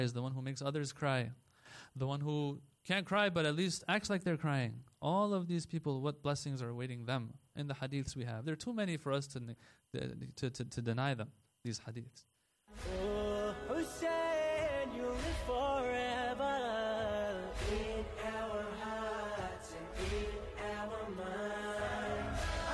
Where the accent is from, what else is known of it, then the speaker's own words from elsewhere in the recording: North Carolina, United States; Growing up in North Carolina, we had to drive all the way to Washington, D.C., Maryland to get our hands on some halal chicken.